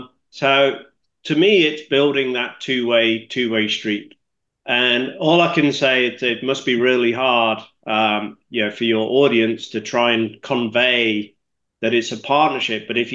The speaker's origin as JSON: {"language": "English", "country": "United Kingdom", "said": "I'm a Brit."}